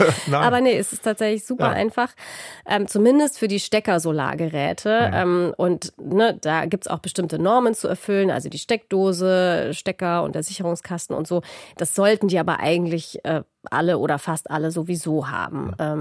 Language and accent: German; Bavaria, Germany; Und wir sind in Bayern, meine Heimat, am Ammersee in der Nähe von München.